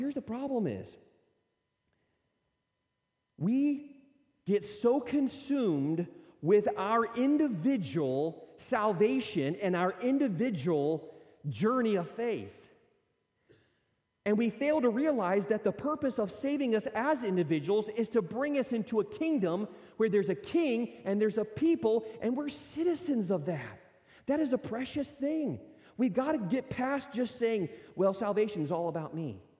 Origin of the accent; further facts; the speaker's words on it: Higginsville, Missouri, United States; You know, people ask me, where are you from? And I say Higginsville, and I say that with pride.